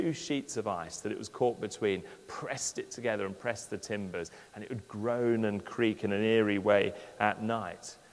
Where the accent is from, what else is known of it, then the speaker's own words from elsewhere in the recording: England, United Kingdom; We normally end up supporting South Africa because, being English, we like the underdogs. So that's being English anyway.